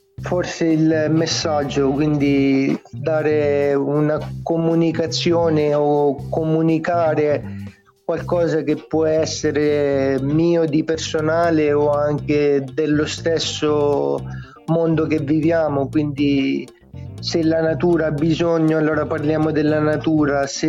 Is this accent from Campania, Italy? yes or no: no; Piedmont, Italy; now in Paternò, Italy; ora come ora mi trovo a Catania, Paternò, luogo di nascita, sono piemontese